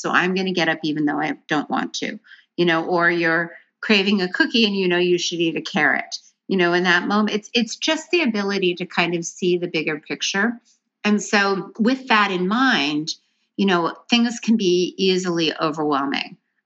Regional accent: Seattle, Washington, United States; You know, I grew up in Seattle back when it was barely on the map.

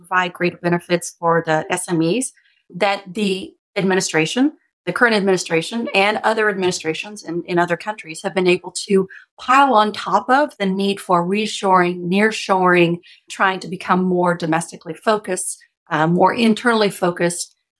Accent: Kentucky, United States; I grew up in Kentucky. So I went from Kentucky to North Wales.

